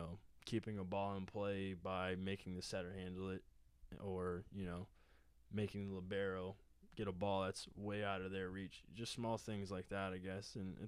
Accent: Boston, Massachusetts, United States; we're from the Boston area, you know, so we're used to city life

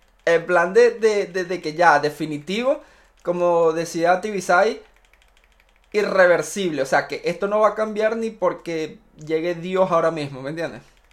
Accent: Venezuela; en mi país, Venezuela.

